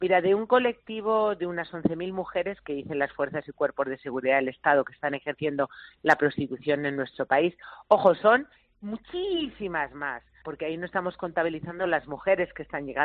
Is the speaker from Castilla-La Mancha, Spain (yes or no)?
yes; Toledo, Castilla-La Mancha, Spain; Pues encantada de estar en mi tierra, jugar en casa.